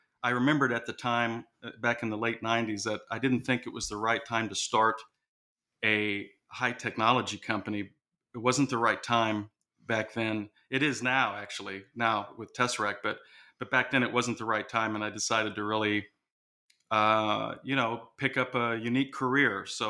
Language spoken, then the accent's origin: English; Kansas City, Kansas, United States; Well, I grew up in Kansas City. I went to high school here.